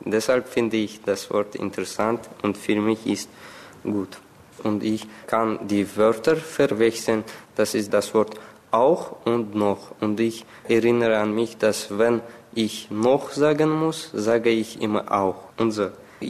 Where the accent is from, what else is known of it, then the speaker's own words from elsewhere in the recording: Baku, Azerbaijan; German is a second language; Ich komme aus Aserbaidschan, aus Baku. Ich bin im Jahr 1997 geboren.